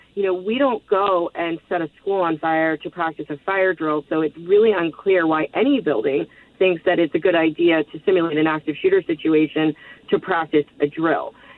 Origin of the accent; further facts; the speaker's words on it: Parkland, Florida, United States; I grew up in the Parkland area